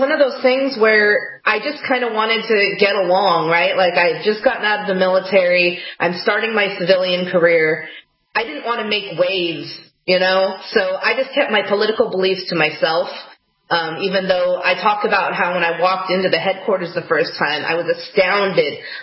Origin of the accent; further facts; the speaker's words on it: Hawaii, United States; And so, you know, I grew up in Hawaii.